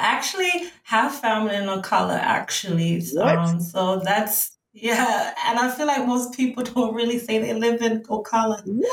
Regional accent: Jamaica; I'm from Jamaica.

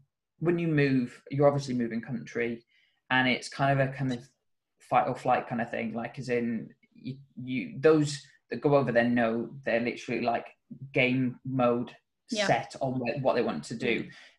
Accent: Cork, Munster, Ireland; also born or lived in Wales; So I was from Ireland. Well, born in Wales and then raised in Ireland. So I started in Ireland, in Cork.

